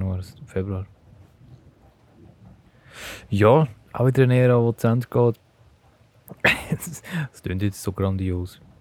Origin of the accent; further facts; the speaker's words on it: Switzerland; Als Schweizer sind wir sowieso mega verwöhnt.